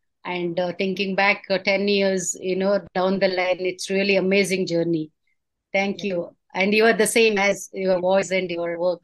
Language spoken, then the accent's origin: English; Ponnampet, Karnataka, India; also born or lived in Sagar; Then in fact, 6th standard 1 year from Markara, and all other years from Ponnambattam, Virajpet, my hometown.